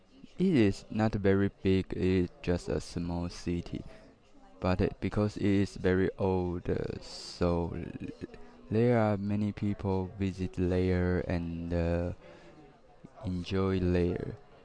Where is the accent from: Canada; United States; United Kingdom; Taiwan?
Taiwan; Tainan; English is a second language; I was come from Tainan and Taiwan. Tainan is the older city in Taiwan. It is in the Taiwan south.